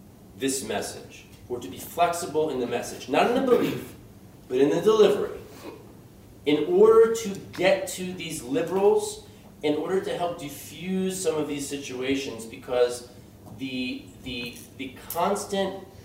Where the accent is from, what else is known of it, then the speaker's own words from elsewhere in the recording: New York, United States; from New York.